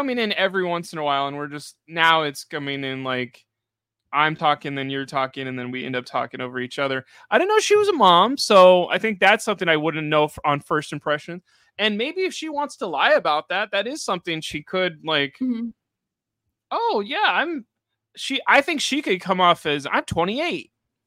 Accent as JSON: {"language": "English", "town": "Chicago", "region": "Illinois", "country": "United States", "tie": "born or raised there", "said": "I grew up in London. I don't know. I grew up in the south side of Chicago, though."}